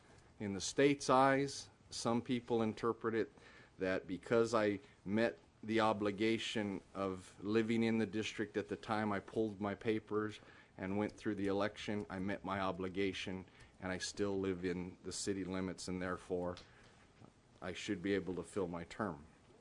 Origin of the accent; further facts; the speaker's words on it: Reedley, California, United States; And I'm always proud to tell people that I'm from Reedley, that I represent Reedley.